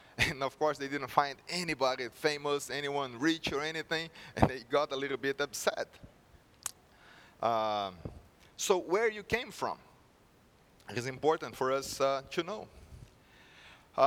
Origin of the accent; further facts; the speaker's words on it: Brazil; accent: Brazilian; English is a second language; But hopefully my accent is not strong or not that bad that you'll be able to receive the message. So the accent is from Brazil.